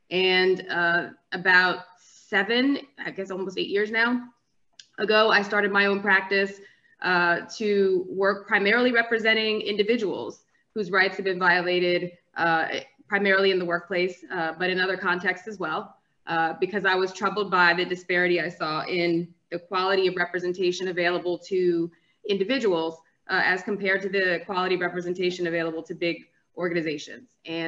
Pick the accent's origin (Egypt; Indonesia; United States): United States; East Coast; I come from a multiracial family. My mom's white, my dad's black. I consider myself black, and I grew up on the East Coast. I was raised Lutheran.